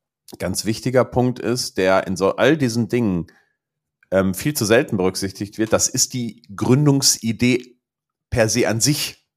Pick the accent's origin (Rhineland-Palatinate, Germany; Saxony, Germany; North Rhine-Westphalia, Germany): North Rhine-Westphalia, Germany; Gelsenkirchen; Ja, aber das ist ja meine alte Heimat und das ist wirklich schön.